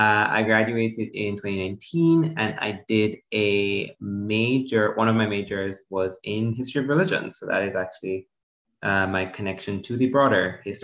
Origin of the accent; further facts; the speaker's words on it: Jamaica; moved away as an adult; now in Canada; So I grew up in Jamaica. I was there till I was 18. And I actually came to Canada specifically for university.